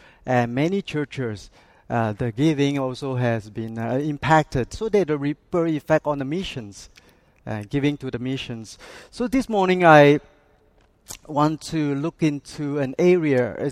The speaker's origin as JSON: {"language": "English", "country": "Malaysia", "tie": "born there", "also_born_or_lived": "Singapore", "second_language": "English", "said": "Yes, I was born in Malaysia. And I live about 20 years in Singapore"}